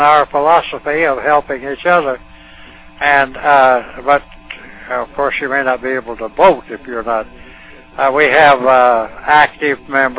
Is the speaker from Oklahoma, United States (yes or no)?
yes; Adair, Oklahoma, United States; born there; That up at Adair, that's 10 miles north of here where I was born.